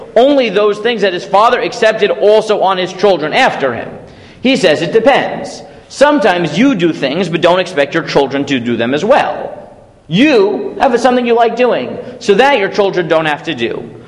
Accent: United States; I'd never heard it, but that's because I grew up in the States.

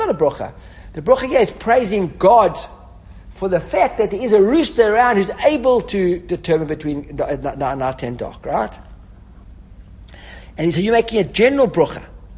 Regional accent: Johannesburg, Gauteng, South Africa; let's say you live, I don't know, where I grew up in Johannesburg

